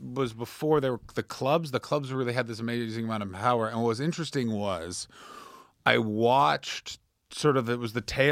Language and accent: English; Ottawa, Ontario, Canada; I'm from Canada.